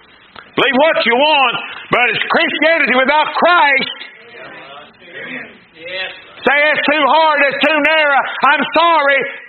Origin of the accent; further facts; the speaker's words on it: United States; Now listen, I'm for our president. I'm for our Senate and Congress. I'm an American.